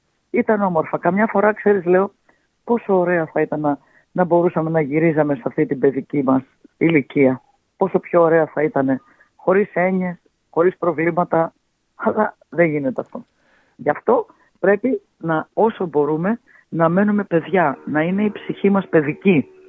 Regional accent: Athens, Attica, Greece; born there; Παρόλο που γεννήθηκα στην Αθήνα και έχω πάει πολύ λίγες φορές στην Κεφαλονιά.

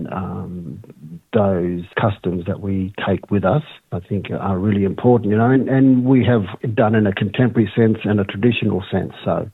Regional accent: Alice Springs, Northern Territory, Australia; I'm a local of Alice Springs, what we call in Bantwa. Arrernte Country, Central Arrernte Country. I'm of Arrernte, Wangkungurra and Nyankanzara descent. I work in Alice Springs.

